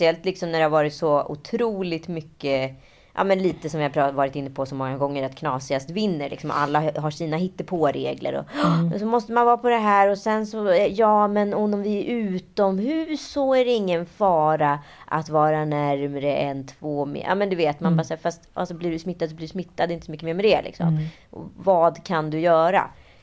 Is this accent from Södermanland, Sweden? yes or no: no; Stockholm, Stockholm County, Sweden; jag vågade inte ens säga att jag var från Stockholm, att jag var från Sverige.